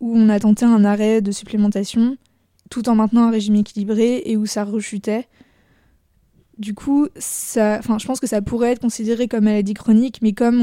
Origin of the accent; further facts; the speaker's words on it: Blois, Centre-Val de Loire, France; parce que je venais de Blois à la base.